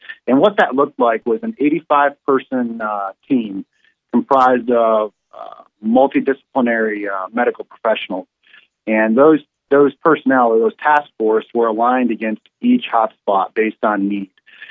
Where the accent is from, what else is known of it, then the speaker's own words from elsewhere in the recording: Michigan, United States; I was born and raised in Michigan and less than 2 hours north of where we conducted operations, actually.